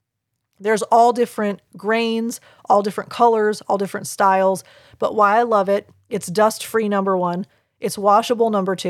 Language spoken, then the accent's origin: English; Clearwater, Florida, United States; also born or lived in Dunedin; I was born in Dunedin Hospital, but my home, like my first home that I lived in was in Clearwater.